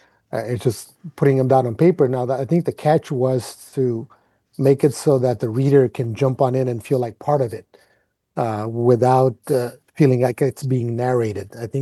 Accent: Calexico, California, United States; growing up in Calexico

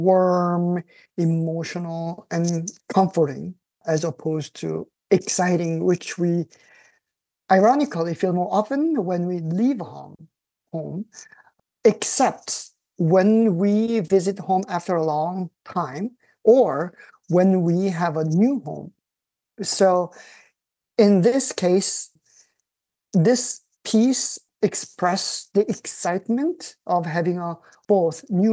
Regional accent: Seoul, South Korea; English is a second language; now in San Diego, United States; my cross-Pacific move from my hometown Seoul, South Korea, to the U.S. And even in the U.S., I resettled a few times in four different states in 13 years.

